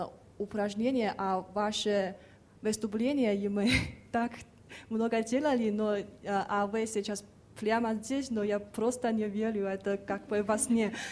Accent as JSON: {"language": "Russian", "region": "Beijing", "country": "China", "second_language": "Russian", "said": "я приехала из Пекина"}